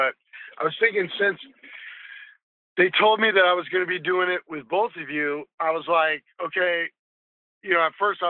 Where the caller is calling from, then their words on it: Des Moines, Iowa, United States; I'm calling from Des Moines, Iowa, so, you know, middle of the United States